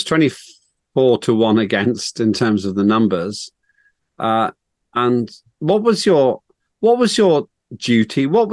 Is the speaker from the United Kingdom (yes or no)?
yes; Northern Ireland, United Kingdom; moved away as an adult; I grew up in Northern Ireland all the way through to the age of 20.